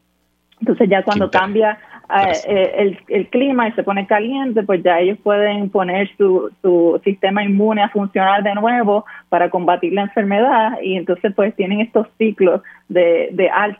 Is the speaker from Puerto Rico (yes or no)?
yes; Bayamón, Puerto Rico; now in United States; yo soy de Bayamón, Puerto Rico, así que hice mi bachillerato y la maestría en la Universidad de Puerto Rico en Río Piedras